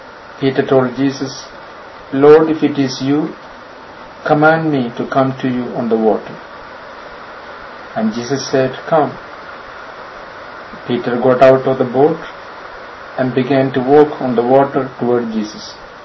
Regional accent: India; I come from India, and these days we are having the monsoon rains.

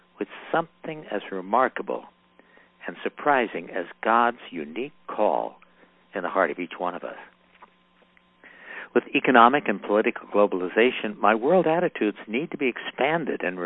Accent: Oakland, California, United States; As a child growing up in East Oakland in California, we had a fig tree in the backyard.

